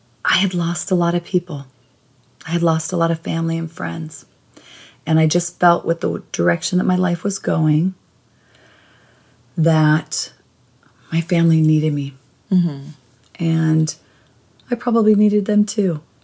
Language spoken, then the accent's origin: English; Minnesota, United States; now in Los Angeles, United States; I'm from Minnesota, but I'm a California girl, you know?